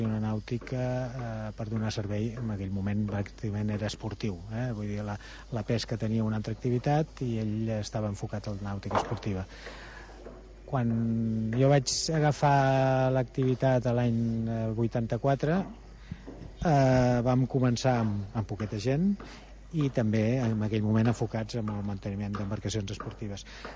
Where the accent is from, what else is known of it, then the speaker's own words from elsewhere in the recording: Vilanova i la Geltrú, Catalonia, Spain; now in Arenys de Mar, Spain; El meu pare va arribar a Arenys perquè som de Vilanova, he nascut jo també a Vilanova, el meu pare mitja vida allà i mitja a Arenys, l'any 69.